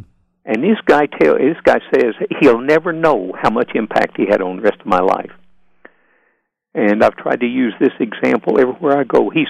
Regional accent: the Ozarks, United States; born there; I was born in the Ozarks. And I'm born so poor, poverty was a step up.

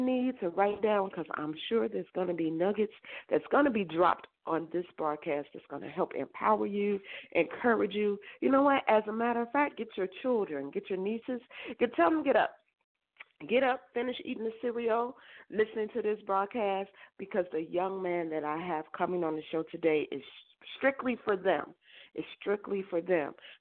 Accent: Chicago, Illinois, United States; And I'm not even from D.C. I'm straight from the Chi.

